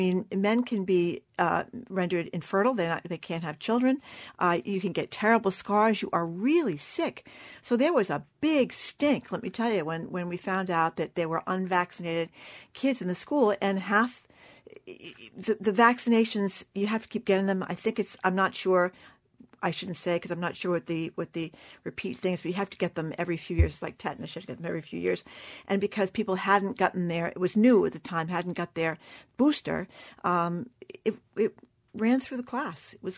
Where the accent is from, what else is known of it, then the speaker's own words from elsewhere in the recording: Fall River, Massachusetts, United States; Is it Tamia from my hometown, Fall River?